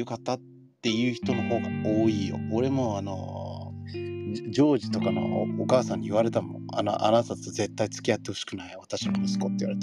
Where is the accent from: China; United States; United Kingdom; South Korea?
United States; now in Tokyo, Japan; やっぱ見てくれが日本だけどアメリカで育ってるから